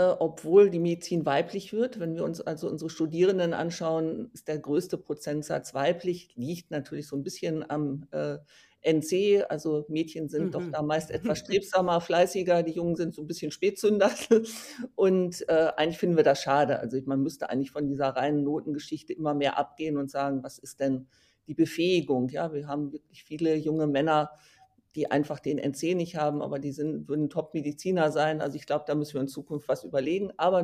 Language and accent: German; Emden, Lower Saxony, Germany; ich bin tatsächlich in Ostfriesland aufgewachsen, bin in Emden zur Schule gegangen und bin dann im Zuge des Studiums, ne, die ZVS guckt dann, wo sie Studenten hinschickt, bin ich im Ruhrgebiet gelandet und bin von 1980 bis 2007 tatsächlich